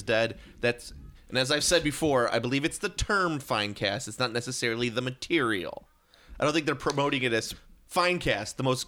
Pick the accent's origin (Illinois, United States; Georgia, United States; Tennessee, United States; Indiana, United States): Illinois, United States; Chicago; Sorry, I'm from Chicago. My D's sound like T's.